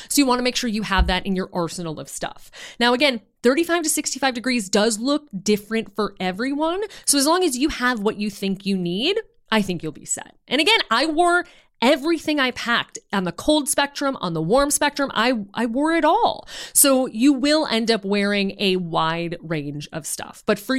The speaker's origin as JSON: {"language": "English", "town": "Chicago", "region": "Illinois", "country": "United States", "tie": "born or raised there", "said": "I grew up in Chicago. I spent a lot of time in New York."}